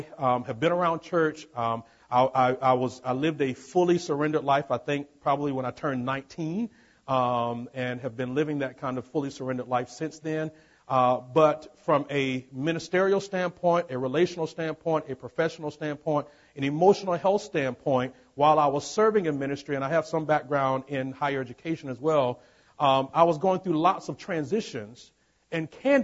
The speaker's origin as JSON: {"language": "English", "region": "Florida", "country": "United States", "said": "I'm originally from Florida, right here in the state of Florida, up near Jacksonville."}